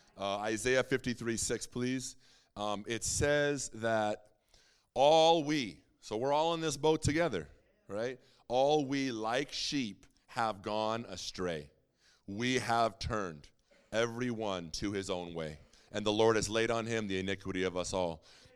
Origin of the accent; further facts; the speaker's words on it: California, United States; I went to college in Oklahoma for about 6 years. I'm from Southern California, but I went out there